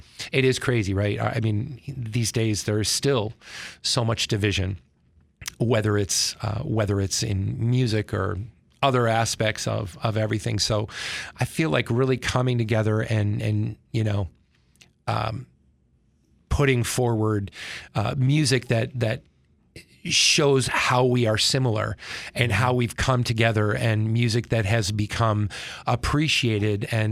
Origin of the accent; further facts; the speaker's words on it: Penfield, New York, United States; I moved back to Rochester a few years ago. I grew up in Penfield. You know, I mean, I'm from Rochester, graduated from Eastman